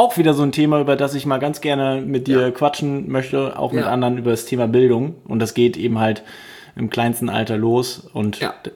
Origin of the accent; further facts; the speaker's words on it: Vechta, Lower Saxony, Germany; Ich komme auch aus Vechta